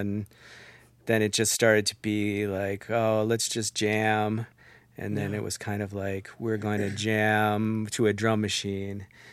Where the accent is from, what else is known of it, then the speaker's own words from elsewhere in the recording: Cleveland, Ohio, United States; moved away as an adult; now in Minnesota, United States; I grew up in Cleveland, Ohio. I think it's probably known for being gritty and the, kind of the smell of Lake Erie. And I moved to Minnesota the day after I graduated high school.